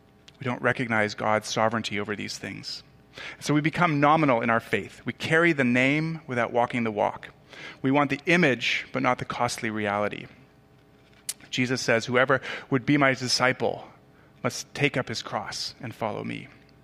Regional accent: Tanzania; Where I grew up in Tanzania, this was actually quite common.

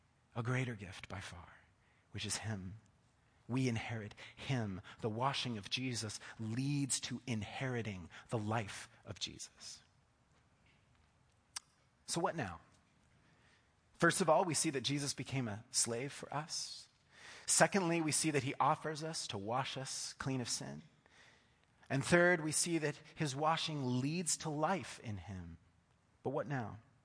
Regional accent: Oklahoma, United States; My youth group, growing up in Oklahoma, practiced foot washing once a year.

